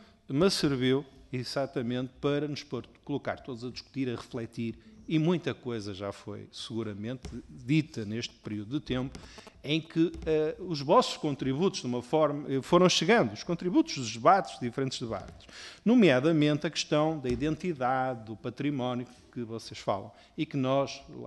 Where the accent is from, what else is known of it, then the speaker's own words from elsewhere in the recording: Penafiel, Porto, Portugal; sou de Penafiel, sou vosso vizinho